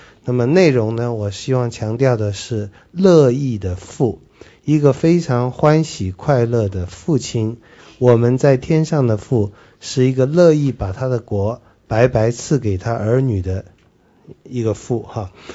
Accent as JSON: {"language": "Chinese", "country": "China", "said": "然后我们中国人以前有这个这样的传统哈"}